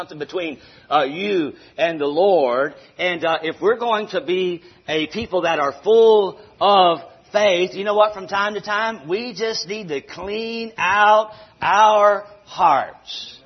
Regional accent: Charlotte, North Carolina, United States; I grew up in Charlotte, North Carolina, and I grew up in the inner city.

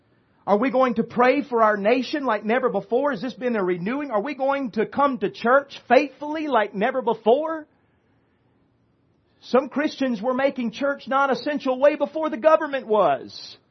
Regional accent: United States; My friends, listen, it's a blessing being American. It's a blessing having the freedoms we have, but we have an awesome responsibility to be a steward of that freedom

